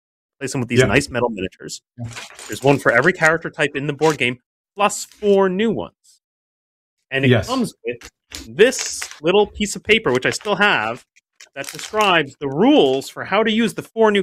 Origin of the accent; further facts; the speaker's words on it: Long Island, New York, United States; I'm growing up on Long Island just outside of New York City.